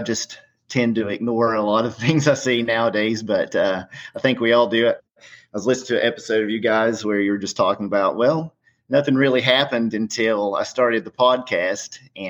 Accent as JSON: {"language": "English", "town": "Hampton", "region": "Tennessee", "country": "United States", "tie": "born or raised there", "also_born_or_lived": "Asheville / Spruce Pine", "said": "Originally, I was born in Asheville, but grew up until I was 3 years old in a little town called Spruce Pine, North Carolina, which is about an hour away from here in Johnson City. Grew up in Hampton"}